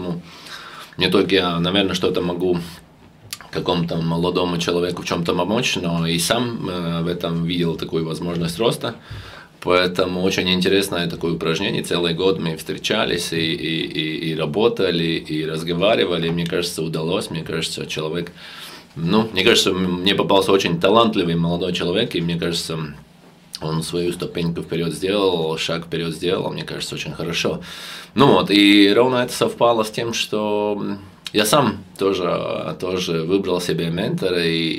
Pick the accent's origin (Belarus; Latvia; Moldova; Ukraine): Latvia; Riga; now in Russia; я сам из Риги, из Латвии, с 2010 года здесь, в России